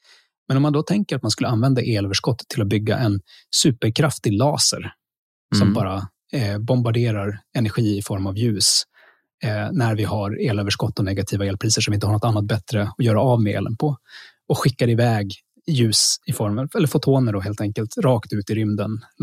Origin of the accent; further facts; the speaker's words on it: Luleå, Norrbotten County, Sweden; Men jag är uppvuxen i Luleå